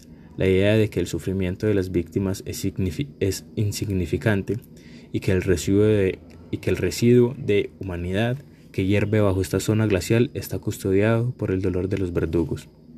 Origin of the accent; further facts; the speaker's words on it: Colombia; Cuando terminé de escribir esta novela, pensé que era impublicable en Colombia. En mi país, las cicatrices de la violencia más recientes no se han cerrado